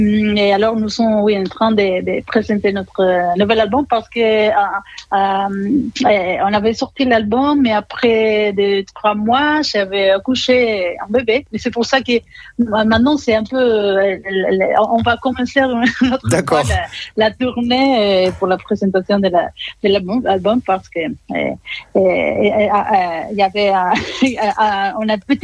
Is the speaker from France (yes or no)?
no; Argentina; je viens de l'Argentine et bien sûr qu'il y a des instruments, des rythmes de Sud-Amérique